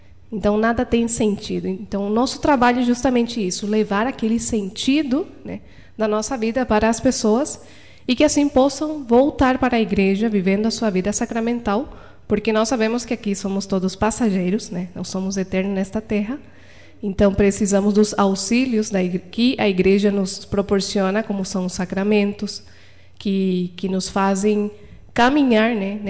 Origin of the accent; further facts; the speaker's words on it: Paraguay; accent: Spanish; Portuguese is a second language; Então todos somos paraguaios, as irmãs e os irmãos somos paraguaios, então... Às vezes vai se notar o sotaque, né, de espanhol, né?